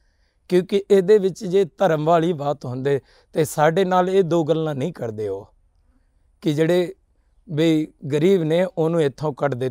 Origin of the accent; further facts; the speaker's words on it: Bihar, India; now in Punjab, India; ਅਸੀਂ ਬਿਹਾਰ ਦੇ ਰਹਿਣ ਵਾਲੇ ਜੀ, ਅਰਰੀਆ ਜ਼ਿਲ੍ਹੇ ਦੇ ਪਿੰਡ ਜੀ, ਸਾਡਾ ਖਾਸ ਹਲੇਲੀਆ ਹੈ। ਅਸੀਂ ਸਿੰਘ ਸਜੇ ਹਾਂ ਜੀ, 84 ਦੇ ਏੜ ਗੇੜ ਪੰਜਾਬ ਦੇ ਆ ਕੇ ਸਿੰਘ ਸਜੇ।